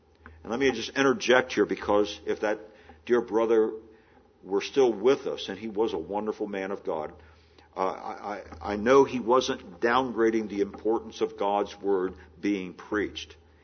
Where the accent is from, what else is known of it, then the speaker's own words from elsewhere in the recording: United States; as an American